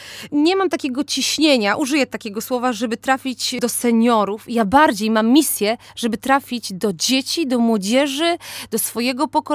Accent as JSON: {"language": "Polish", "region": "Silesian Voivodeship", "country": "Poland", "said": "przecież jestem Ślązaczką"}